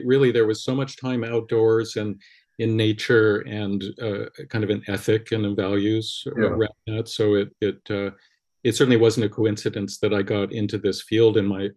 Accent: Los Angeles, California, United States; So born and raised in Los Angeles, Hollywood Hills.

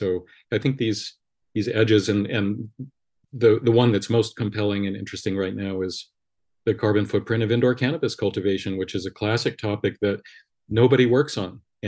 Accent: Los Angeles, California, United States; So born and raised in Los Angeles, Hollywood Hills.

